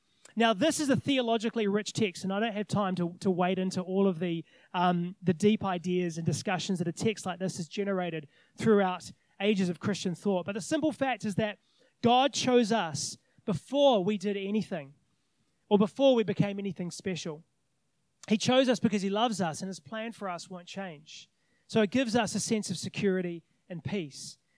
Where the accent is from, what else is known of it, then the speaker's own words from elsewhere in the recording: New Zealand; now in Australia; I know, as I said, it's all AFL over here, but I'm a Kiwi boy, and so rugby union is like instilled.